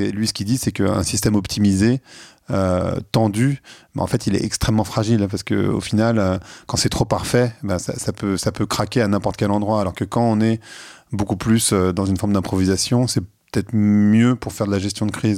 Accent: Lebanon; now in France; Et puis surtout, quand on vient du Liban et qu'on sait ce que c'est qu'une situation où vraiment ça va pas très bien, quand on est en France

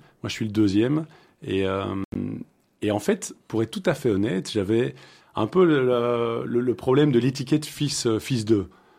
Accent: Namur, Wallonia, Belgium; famille namuroise. Donc, j'ai démarré, on va dire, ma vie du côté de Namur. Mes études à Namur et j'ai eu envie de bouger un petit peu pour l'UNIF. Je voulais pas aller sur Namur, donc là j'ai démarré à Bruxelles, à Solvay

